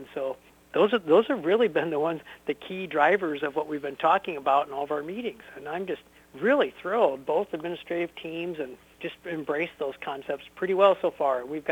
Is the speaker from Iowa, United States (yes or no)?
yes; Davenport, Iowa, United States; When I was growing up, I was always really, truly fascinated by the great teachers I had. I grew up in the Davenport Community School District, and just really touched.